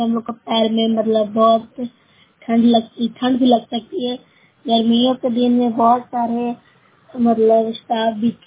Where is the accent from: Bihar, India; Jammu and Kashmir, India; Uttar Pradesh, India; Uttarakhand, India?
Uttarakhand, India; मैं बारामगंज से बोल रही हूँ। मैं उत्तराखंड से हूँ।